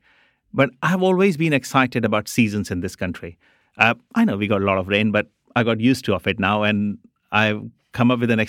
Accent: India; moved away; I think I was cooking like an Indian boy living in Indian subcontinent. I had not adapted after coming into this country.

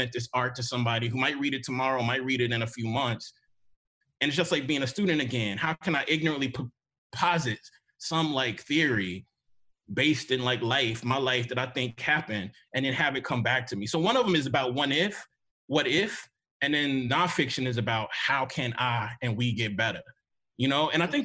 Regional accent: Mississippi, United States; Conversely, because I'm from Mississippi, I'm also wondering what happens if these like, you know, white supremacist regionalists actually stop being white supremacist regionalists

